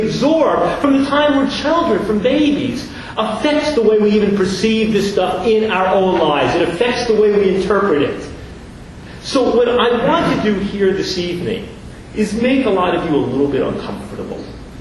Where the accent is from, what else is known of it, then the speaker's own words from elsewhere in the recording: United States; I, as an American Jew, somebody who wanted to have an influence on policy, should go and could go